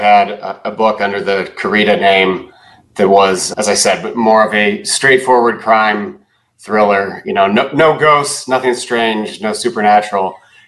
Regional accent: Bloomington, Indiana, United States; Yeah, it's set in Bloomington, Indiana, my hometown, in 1999.

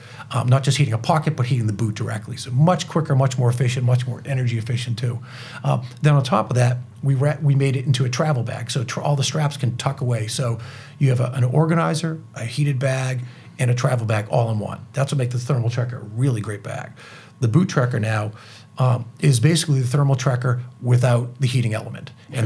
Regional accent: East Coast, United States; And you know, I'm from the East Coast, and so is Steve

